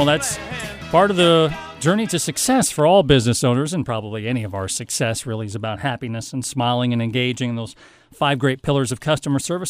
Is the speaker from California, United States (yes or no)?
no; Cambridge, Iowa, United States; this is close to my hometown of Cambridge, the Ballard High School Community School District area.